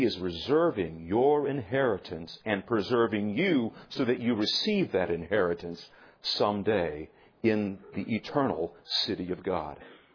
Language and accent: English; Maine, United States; I grew up in Maine, and it could get very, very cold there.